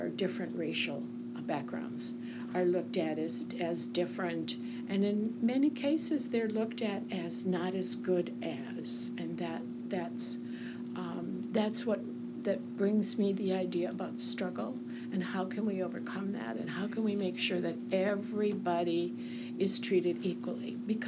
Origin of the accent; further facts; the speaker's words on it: St. Paul, Minnesota, United States; also born or lived in Boston; I grew up in Minnesota. I actually came from Boston, Massachusetts. A lot of people don't know that, but I'll tell you guys that. I was raised in Minnesota in St. Paul.